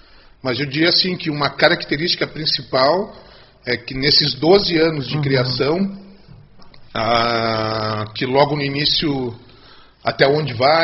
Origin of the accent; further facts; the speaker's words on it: Pelotas, Rio Grande do Sul, Brazil; born there; Eu sou nascido em Pelotas.